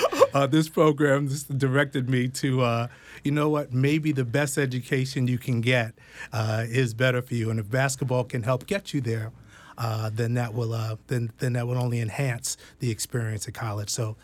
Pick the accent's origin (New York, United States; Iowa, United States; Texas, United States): New York, United States; New York City; Well, I grew up in the South Bronx